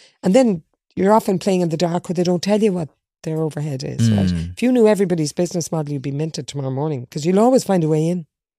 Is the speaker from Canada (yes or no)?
no; Dublin, Leinster, Ireland; my mum was a farmer's daughter, even though I was raised in Black Rock in Dublin. We were a farming stock.